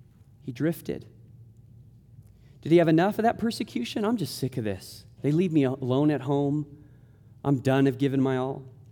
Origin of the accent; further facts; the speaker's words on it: California, United States; because, you know, we're from Southern California, forgetting that we're from the desert.